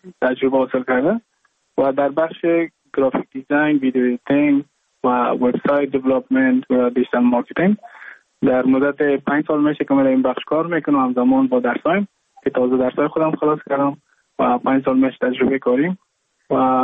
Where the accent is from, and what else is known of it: Mazar-i-Sharif, Balkh, Afghanistan; moved away as an adult; now in Goa, India